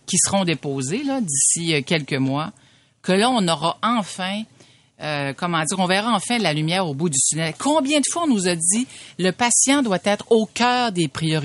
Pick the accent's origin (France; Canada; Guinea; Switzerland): Canada; Quebec; dans ma région d'origine, Gaspésie, il y en avait.